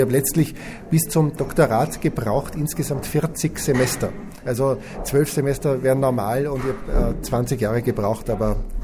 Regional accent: Innsbruck, Tyrol, Austria; in Innsbruck, wo ich aufgewachsen bin und in die Handelsakademie gegangen bin

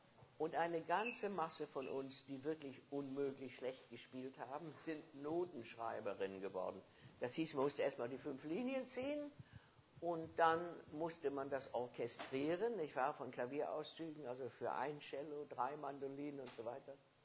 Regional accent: Germany; born there; Ich bin in Deutschland geboren.

